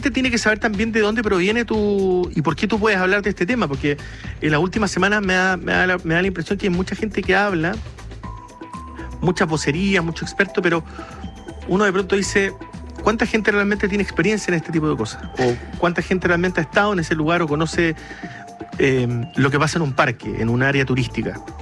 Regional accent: Magallanes, Chile; yo soy magallánico, conozco el parque prácticamente

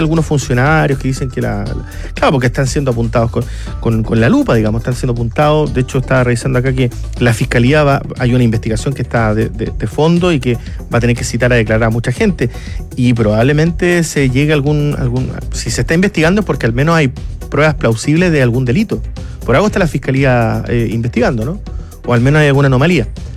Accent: Magallanes, Chile; Yo soy magallánico, conozco, y acá yo puedo hablar perfectamente del Parque Nacional Torres del Paine porque lo conozco perfecto.

